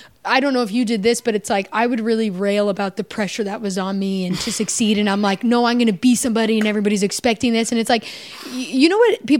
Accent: Canada; In Canada, I'm still recognized as Canadian.

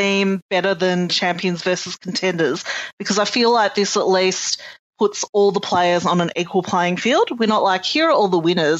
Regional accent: Australia; And I think as an Australian as well

